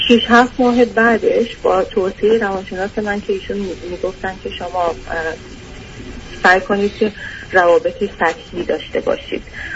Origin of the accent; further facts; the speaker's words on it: Iran; moved away as an adult; 14 15 ساله من خارج از ایران هستم.